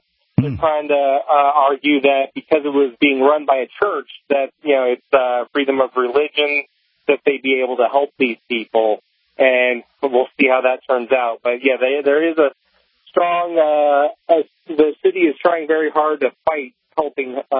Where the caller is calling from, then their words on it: St. Louis, Missouri, United States; That's right.